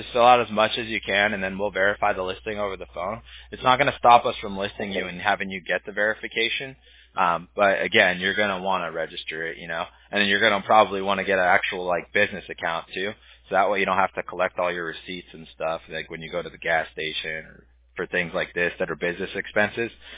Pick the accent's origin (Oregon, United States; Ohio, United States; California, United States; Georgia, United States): California, United States; Huntington Beach; now in Costa Mesa, United States; I stay over in Costa Mesa now. I grew up in Huntington, but I see her all the time.